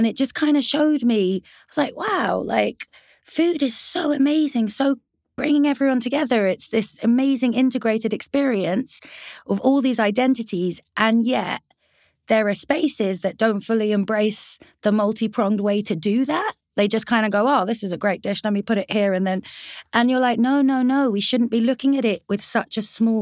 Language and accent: English; United Kingdom; I'm British Afghan.